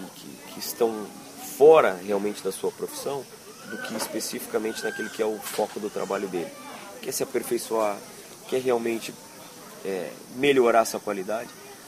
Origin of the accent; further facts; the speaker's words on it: Rio Grande do Sul, Brazil; now in Rio de Janeiro, Brazil; Sou gaúcho.